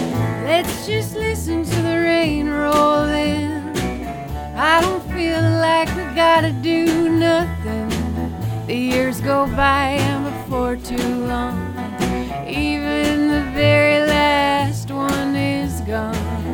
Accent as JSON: {"language": "English", "region": "Idaho", "country": "United States", "said": "but I'm from Idaho originally, in southern Idaho. Doesn't get a whole lot of rain, at least it didn't when I was growing up."}